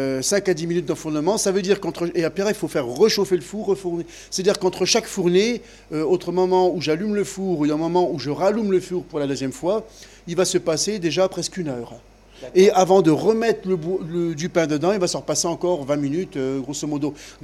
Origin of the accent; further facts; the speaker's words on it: Lévigny, Grand Est, France; moi je suis originaire de la Champagne, d'un tout petit village qui s'appelle Lévigny, où il y avait 100 personnes.